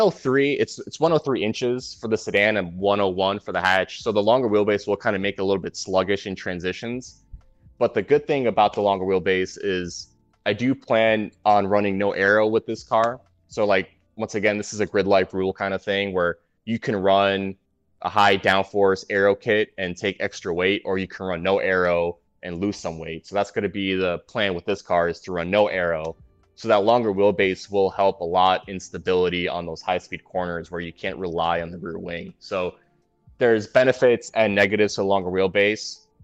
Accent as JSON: {"language": "English", "town": "New York City", "region": "New York", "country": "United States", "tie": "born or raised there", "said": "So I grew up in New York City in Queens."}